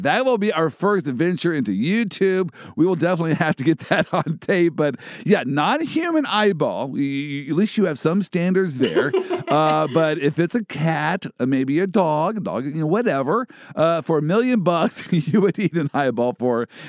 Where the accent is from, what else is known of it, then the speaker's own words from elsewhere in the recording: Midwest, United States; I'm from the Midwest here.